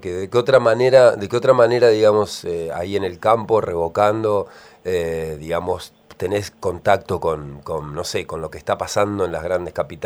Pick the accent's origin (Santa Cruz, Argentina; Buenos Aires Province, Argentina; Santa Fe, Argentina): Santa Fe, Argentina; now in Buenos Aires, Argentina; te lo digo como santafesino, viviendo y amando este Buenos Aires, o esta Buenos Aires